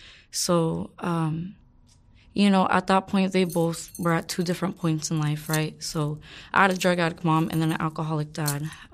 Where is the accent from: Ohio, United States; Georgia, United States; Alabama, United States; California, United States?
California, United States; Joshua Tree; In the Southern California area towards Palm Springs. So Joshua Tree, California.